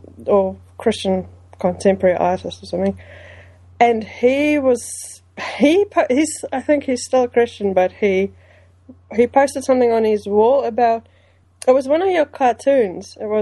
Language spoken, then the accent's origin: English; South Africa; first language Afrikaans; I'm from South Africa's quite tribal, and I'm from a tribe that I'm Afrikaans speaking, white South African